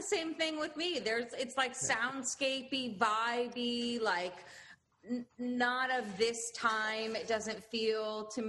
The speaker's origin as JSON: {"language": "English", "town": "Los Angeles", "region": "California", "country": "United States", "tie": "born or raised there", "also_born_or_lived": "New York City", "moved": "as an adult", "lives_now": "London, United Kingdom", "said": "Well, I grew up in Los Angeles, and then I lived in New York City for like 10 years or so. And then I moved back to Los Angeles with my husband, who's English."}